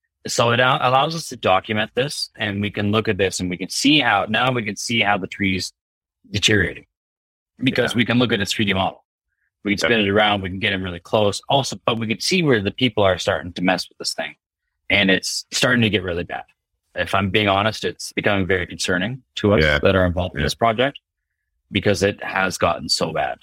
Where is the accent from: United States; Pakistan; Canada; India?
Canada; I mean, I'm a kid from Canada, right?